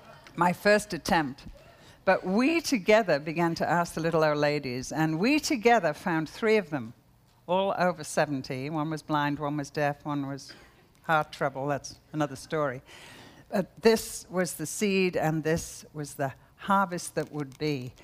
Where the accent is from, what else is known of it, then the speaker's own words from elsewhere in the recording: United Kingdom; I'm British, I'm very private, I don't like intruding in people's lives.